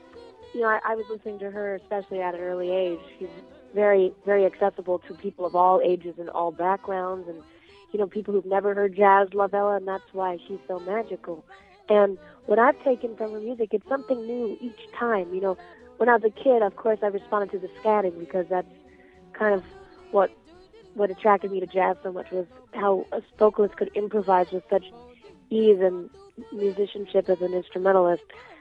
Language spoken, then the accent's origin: English; Virginia, United States; I grew up in Virginia. That's why I'm here.